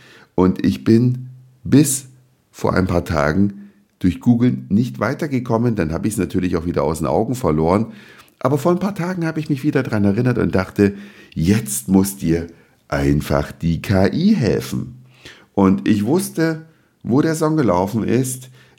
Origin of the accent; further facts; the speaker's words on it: East Germany, Germany; ich bin in der DDR aufgewachsen